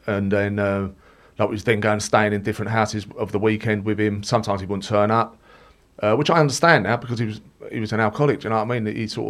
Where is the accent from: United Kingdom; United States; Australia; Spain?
United Kingdom; Harold Hill, London; I'm from Harold Hill, which, for those who don't know, is not far from Romford, just a little bit outside London.